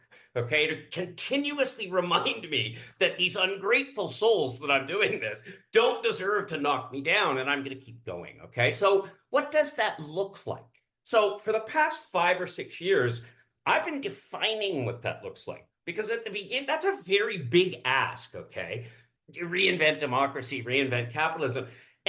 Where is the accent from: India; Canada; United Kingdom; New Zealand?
Canada; moved away as an adult; also born or lived in United States; And so now I'm as much American as I am Canadian in my culture. And that liberates me to be something that most Canadians can't be.